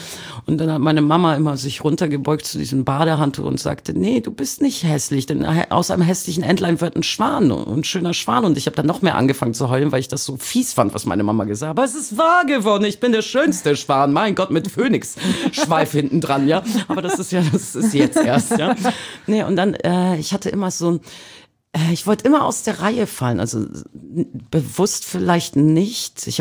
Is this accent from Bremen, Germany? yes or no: yes; Bremen, Germany; in meiner Heimatstadt Bremen